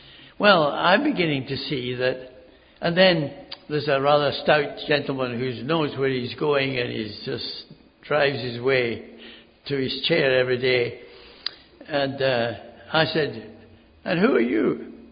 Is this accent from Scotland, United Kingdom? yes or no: yes; Edinburgh, Scotland, United Kingdom; accent: Scottish; And she said, yes, and you have a Scottish accent. I said, yes. Well, I'm from Edinburgh